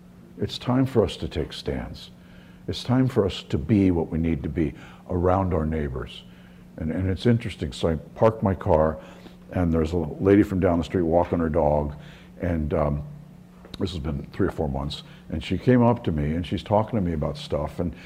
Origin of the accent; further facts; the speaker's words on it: New York, United States; I grew up initially in New York and then outside of New York in Nassau County on Long Island.